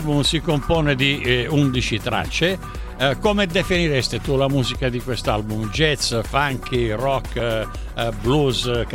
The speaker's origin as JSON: {"language": "Italian", "region": "Sicily", "country": "Italy", "said": "io sono siciliano per cui d'estate naturalmente andavo in Sicilia a casa"}